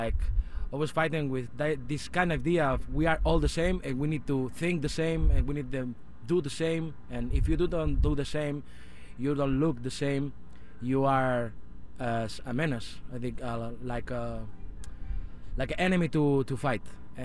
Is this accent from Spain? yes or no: yes; Galicia, Spain; now in Barcelona, Spain; We are the, supposedly we are from Spain, but in Barcelona we are just Galician people, gallegos, I say.